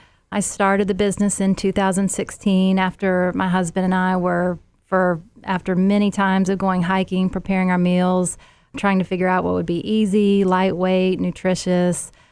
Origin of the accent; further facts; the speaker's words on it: Ooltewah, Tennessee, United States; I did. I grew up in Ootowah, went to elementary school, high school here